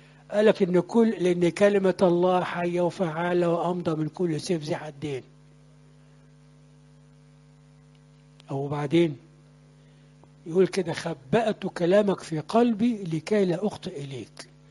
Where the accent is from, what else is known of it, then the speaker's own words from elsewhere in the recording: Upper Egypt, Egypt; حتى عندنا في الصعيد بيعملوها كتير قوي